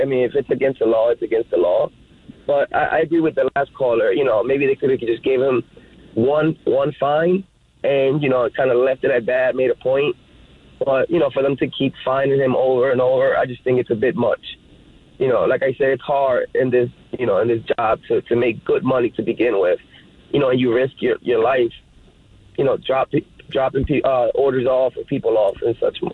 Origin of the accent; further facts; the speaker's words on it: Philadelphia, Pennsylvania, United States; Hi, I'm from Philadelphia, and I actually I do Uber and DoorDash myself.